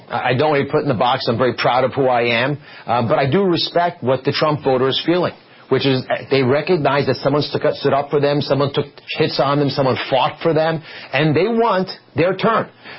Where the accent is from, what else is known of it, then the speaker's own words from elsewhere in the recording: United States; it's because I am an American living in America